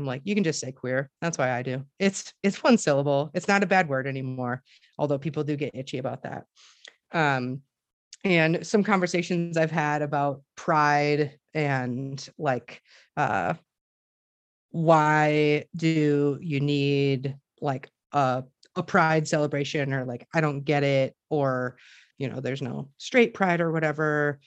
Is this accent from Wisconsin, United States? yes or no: yes; Wisconsin, United States; I have a, so I'm from Wisconsin, but I moved here.